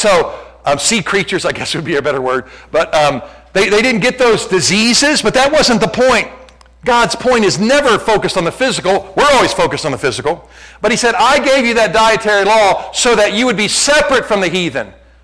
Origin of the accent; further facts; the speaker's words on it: Cincinnati, Ohio, United States; I am so glad I'm from Cincinnati, Porkopolis, right?